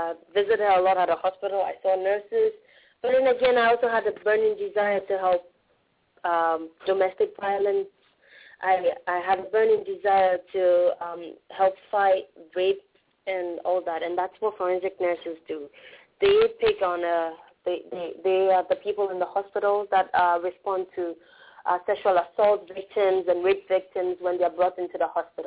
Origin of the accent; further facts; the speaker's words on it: Ghana; And I come from Ghana. Ghana is an English-speaking country.